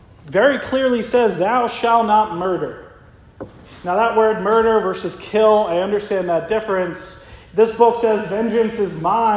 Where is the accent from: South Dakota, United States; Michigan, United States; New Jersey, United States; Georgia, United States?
New Jersey, United States; Ocean City; My hometown is Ocean City, New Jersey. We're called a dry town.